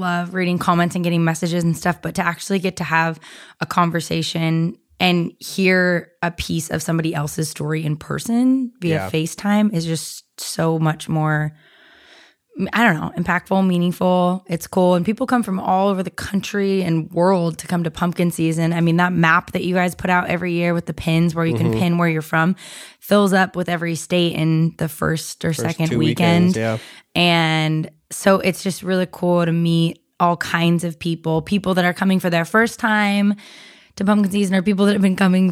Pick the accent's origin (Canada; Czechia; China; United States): United States; Portland, Oregon; I'd never been to pumpkin season growing up, even though I grew up in Portland.